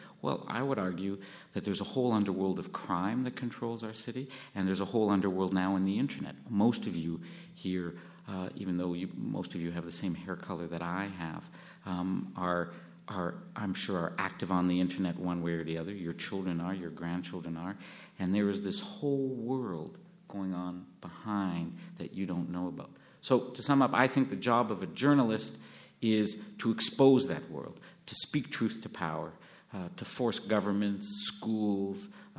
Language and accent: English; Montreal, Quebec, Canada; I grew up in the Snowden district of Montreal, right? I knew all the parks. I knew our neighbors.